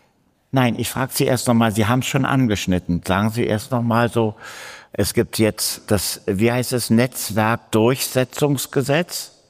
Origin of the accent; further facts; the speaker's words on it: East Germany, Germany; ich bin ja auch im Osten Deutschlands aufgewachsen